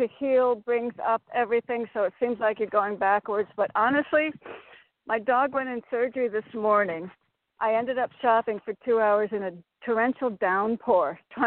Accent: Connecticut, United States; I'm from Connecticut.

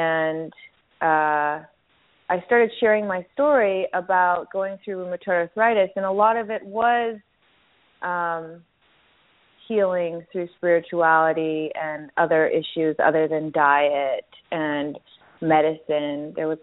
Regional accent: Chicago, Illinois, United States; I was always kind of a little different, especially for back then and growing up in Chicago, which is pretty conservative.

